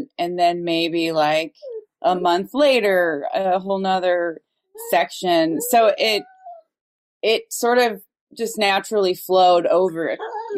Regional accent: Dayton, Ohio, United States; now in Cincinnati, United States; I grew up in Dayton, Ohio.

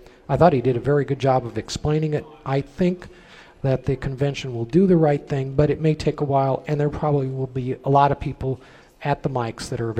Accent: West Coast, United States; I'm from the West Coast, and I can tell you the West Coast does that.

